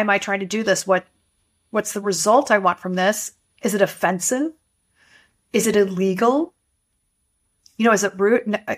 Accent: United States; I'm an American speaking to a Canadian.

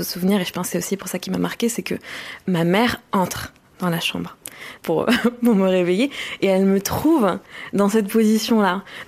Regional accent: Morocco; j'ai grandi au Maroc, avec une culture qui est pas forcément ouverte, voire pas du tout ouverte sur la sexualité, le corps féminin.

